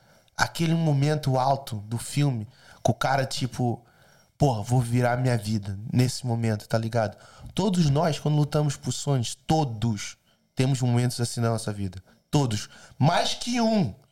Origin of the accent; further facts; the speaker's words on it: Brazil; eu acho que eu sou brasileiro pra caralho nessa porra, mano.